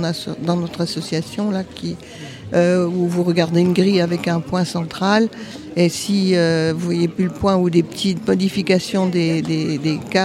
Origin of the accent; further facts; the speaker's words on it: Nancy, Grand Est, France; Je suis originaire de Nancy.